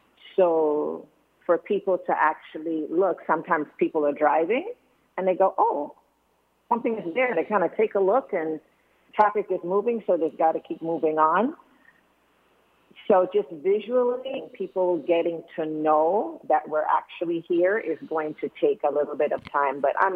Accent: Guyana; born there; Yes, I was born in Guyana.

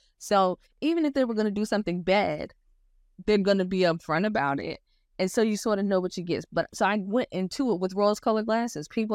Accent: Hampton, Virginia, United States; also born or lived in Dominican Republic; now in Miami, United States; I am born and raised in Hampton, Virginia. I've lived in Miami for 16 years and also between Miami and Dominican Republic in that time period.

